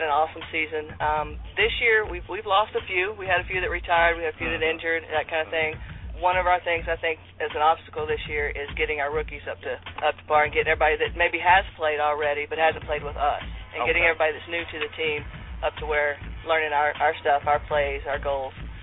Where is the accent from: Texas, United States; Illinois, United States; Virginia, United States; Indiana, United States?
Texas, United States; Fort Worth; number 54, and I play center. I'm from Fort Worth, Texas.